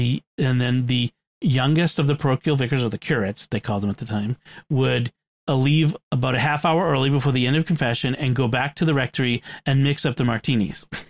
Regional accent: Boston, Massachusetts, United States; I'm from Boston.

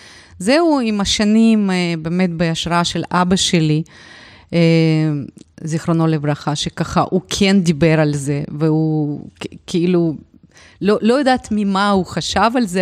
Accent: Ukraine; Hebrew is a second language; moved away as an adult; now in Israel; אני הגעתי מאוקראינה ב-1992

